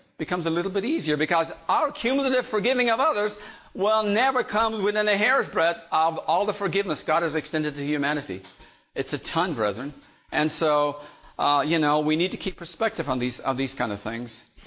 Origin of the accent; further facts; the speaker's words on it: Ireland; And I grew up in Ireland, you know